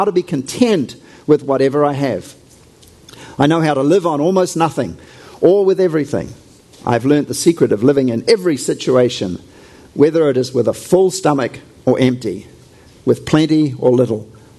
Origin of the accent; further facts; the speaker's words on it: New Zealand; I come from New Zealand, and we have a lot of cows in New Zealand. When I grew up, there were 4 cows for every human.